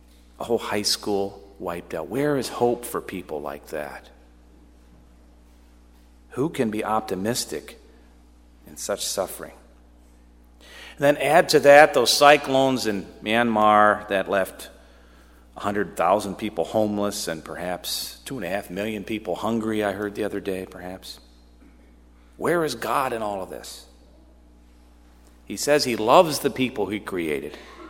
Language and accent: English; United States; Growing up in America, it's easy for many of us to have a rosy picture of life.